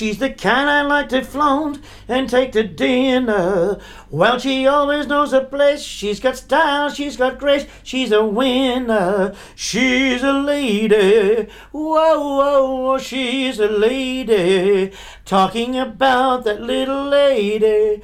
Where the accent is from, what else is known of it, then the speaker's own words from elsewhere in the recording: Manurewa, Auckland, New Zealand; Manurewa's my hometown. I grew up in Manurewa.